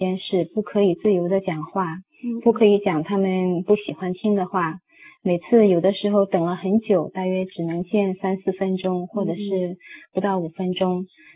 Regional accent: Jinan, Shandong, China; 我们家乡是山东济南

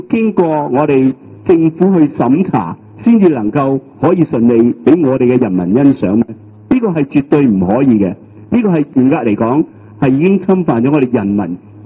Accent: Hong Kong; 这些动作这些行为都是令到我们香港人是无休的

